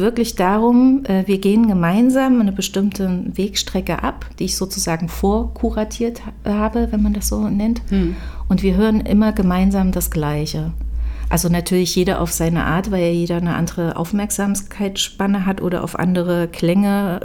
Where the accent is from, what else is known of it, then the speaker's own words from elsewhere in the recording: Weimar, Thuringia, Germany; Ich komme ja aus Weimar, da ist das schon bekannt